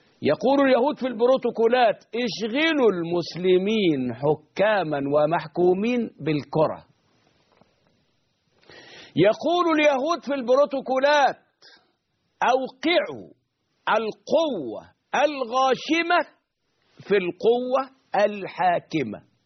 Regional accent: Egypt; أليس عندنا في مصر الآن قرى عرى؟

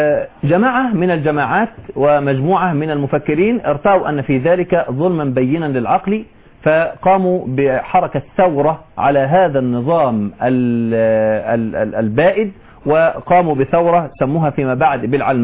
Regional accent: Egypt; أبسط ما قيل في العلمانية عندنا في مصر ما جاء في عام 1966 حينما كان عندنا مجلس الأمة المصرية

